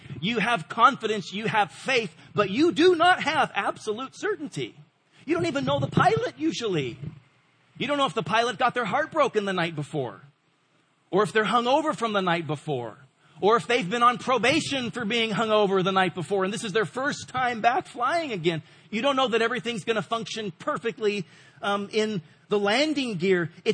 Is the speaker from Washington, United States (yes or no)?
yes; Washington, United States; I grew up on rivers in Washington State. We jumped off of bridges and boulders and cliffs.